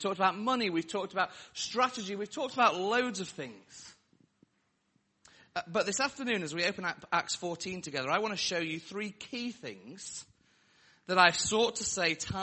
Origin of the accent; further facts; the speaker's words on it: Sheffield, Yorkshire and the Humber, United Kingdom; I am from Sheffield, so this glorious city of Sheffield.